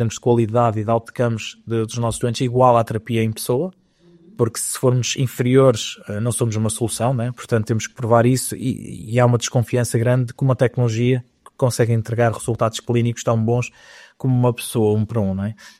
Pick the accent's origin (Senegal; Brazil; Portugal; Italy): Portugal; born there; não terem tantas dificuldades como nós tivemos simplesmente porque nascemos em Portugal